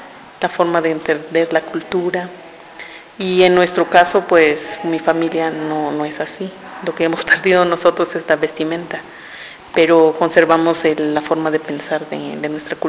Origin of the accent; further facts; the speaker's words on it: San Cristóbal de las Casas, Chiapas, Mexico; Nací en San Cristóbal de las Casas, mis padres son del pueblo de Huistán. Y pues bueno, toda mi vida ha sido aquí en San Cristóbal de las Casas.